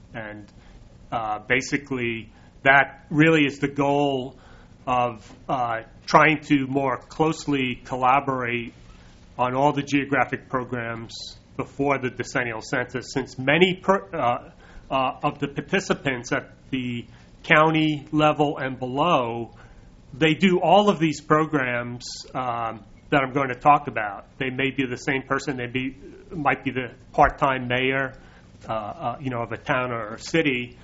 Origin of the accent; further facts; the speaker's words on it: New Jersey, United States; accent: New Jersey; If you have problems with my New Jersey accent, throw your hand up, and I'll try to restate what I'm saying.